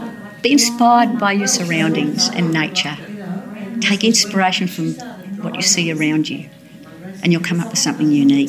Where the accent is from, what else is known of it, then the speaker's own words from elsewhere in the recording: Katoomba, New South Wales, Australia; born there; I was born in Katoomba because my grandmother had a house down there